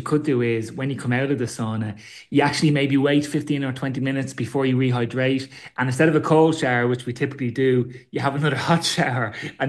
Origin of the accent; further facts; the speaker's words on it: Ireland; I'm from Ireland, but I can no longer deal with an Irish winter after being here for so long.